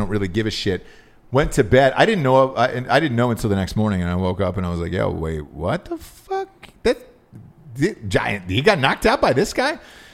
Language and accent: English; Atlanta, Georgia, United States; I'm from Atlanta, obviously.